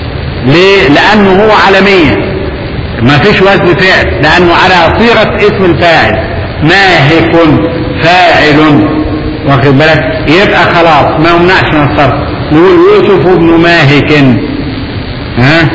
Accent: Upper Egypt, Egypt; عندنا في الصعيد عندنا في الصعيد ثعبان اسمه الناشر

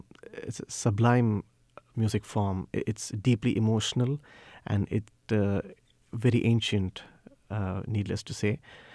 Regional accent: Tamil Nadu, India; first language Tamil; So I'm from Tamil Nadu, so the language we speak is Tamil.

